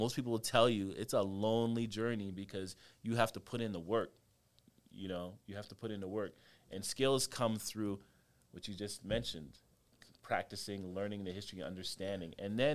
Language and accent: English; Canada; I grew up in Canada